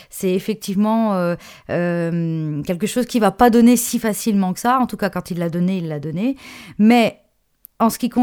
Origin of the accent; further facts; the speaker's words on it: Saint-Étienne, Auvergne-Rhône-Alpes, France; born there; j'ai quand même des origines italiennes et je suis née à Saint-Étienne.